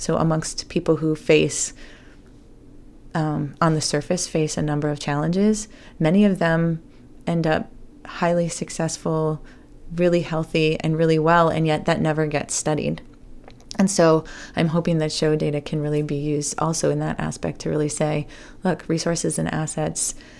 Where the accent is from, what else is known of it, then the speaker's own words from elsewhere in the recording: Shorewood, Wisconsin, United States; I grew up in Shorewood, which is the first suburb north of the city of Milwaukee, at a time when we had the 220 busing program.